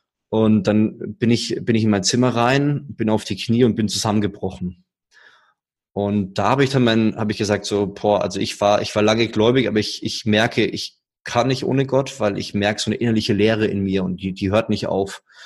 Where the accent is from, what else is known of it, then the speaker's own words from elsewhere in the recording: Würzburg, Bavaria, Germany; Ja, ich komme aus Würzburg, da lebt man unter der Woche abends nichts. Ja, das ist tote Hose.